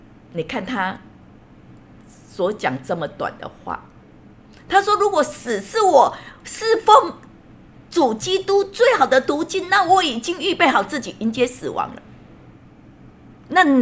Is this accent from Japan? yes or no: no; Taiwan; 我什么都不怕，我还怕跟他讲说我是台湾来的吗？